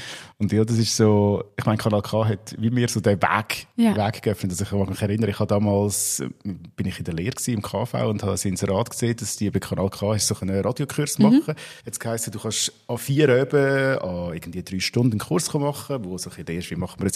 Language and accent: German; Aargau, Switzerland; eingeladen worden vom Rotary Club im Fricktal, also in meiner Heimat.